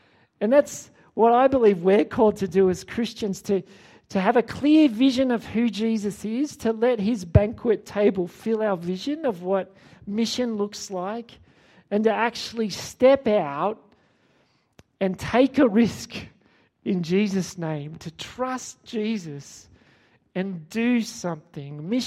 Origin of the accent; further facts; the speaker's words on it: Sydney, New South Wales, Australia; I'm a northerner. I'm from Sydney.